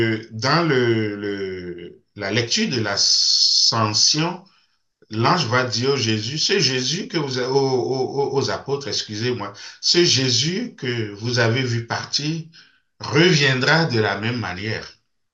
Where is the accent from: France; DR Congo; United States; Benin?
Benin; comme dans mon pays d'origine, le Bénin